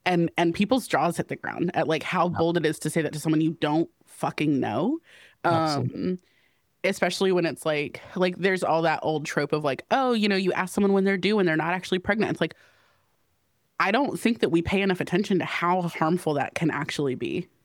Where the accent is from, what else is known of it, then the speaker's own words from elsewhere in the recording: North Carolina, United States; I'm from North Carolina, I'm a social worker.